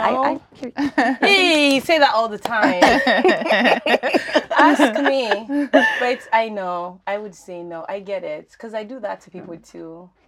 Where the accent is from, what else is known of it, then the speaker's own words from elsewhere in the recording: Nigeria; As a Nigerian, you have to have a friend